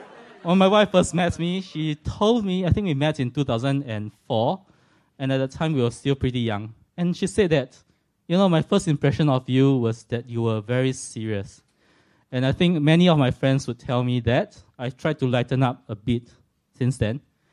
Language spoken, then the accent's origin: English; Singapore; moved away as an adult; now in Australia; I'm from Singapore, as some of you can tell from my accent, so I'm not Australian. Just came to Australia from Singapore about 3 months ago.